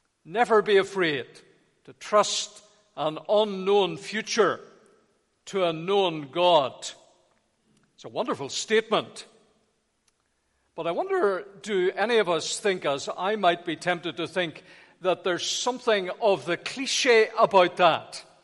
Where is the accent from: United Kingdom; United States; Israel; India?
United Kingdom; And then there are some people, and we're very British, how appropriate on this 12th day, we adopt the stoic, stiff upper lip.